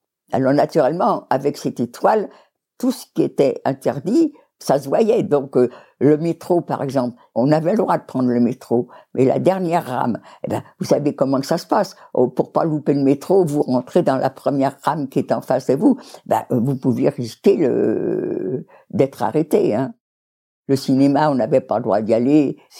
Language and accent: French; France; On est français, nous on risque rien